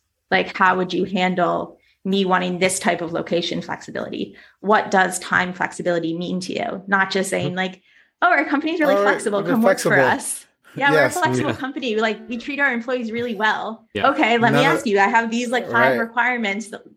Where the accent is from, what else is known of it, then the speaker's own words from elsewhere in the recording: United States; now in Spain; I'm a digital nomad. Like, I'm an American currently living in Spain. Like, I've lived in Cape Town, in Vietnam, in Thailand.